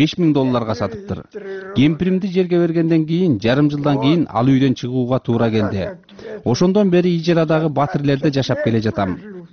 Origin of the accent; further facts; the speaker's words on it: Ananyevo, Issyk-Kul Region, Kyrgyzstan; 1941 жылы мен 19 жашта элем. Ананева айылында туулуп өскөм.